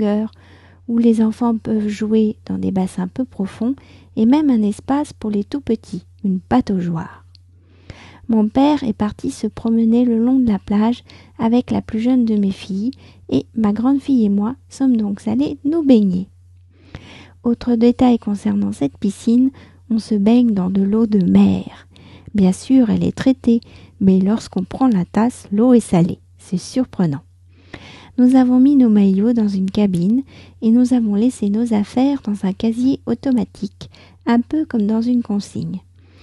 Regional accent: France; je suis française, j'habite près de Paris

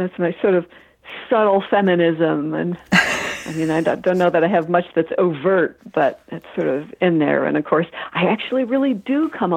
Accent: Santa Barbara, California, United States; now in Vermont, United States; California. Oh. I was born in Santa Barbara

